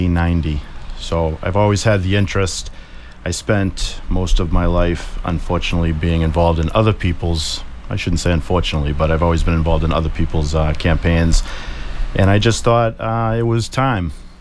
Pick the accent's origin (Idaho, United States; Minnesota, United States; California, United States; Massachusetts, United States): Massachusetts, United States; Weymouth; I grew up in North Weymouth, which obviously is on one side of the town, and I currently live in South Weymouth raising my children.